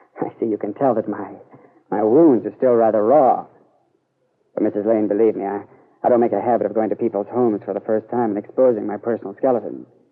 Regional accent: Martha's Vineyard, Massachusetts, United States; born there; However, I was born in Massachusetts, Martha's Vineyard.

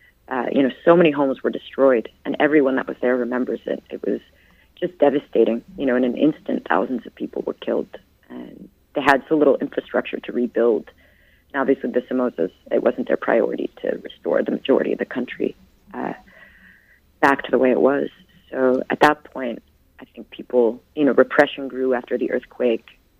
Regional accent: Chicago, Illinois, United States; coming from my background, I grew up in Chicago in the United States, and the idea that there were that many parties in this small country was incredible.

